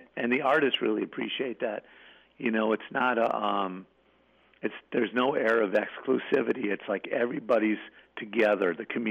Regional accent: Chicago, Illinois, United States; now in Charleston, United States; The reason why I'm from Chicago, and I've been down south for 32 years now.

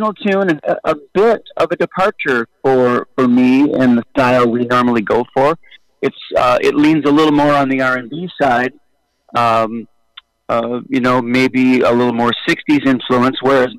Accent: Detroit, Michigan, United States; I've been playing gigs around my hometown of Detroit.

